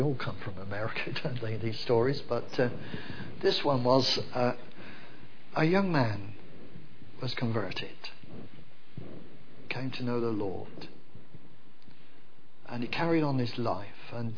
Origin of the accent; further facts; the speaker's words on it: Bournemouth, South West England, United Kingdom; moved away as an adult; now in Swindon, United Kingdom; I come from Bournemouth, and it was 50 years ago in June that I came from Bournemouth to Swindon. I spent the first 19 years of my life at home in Bournemouth.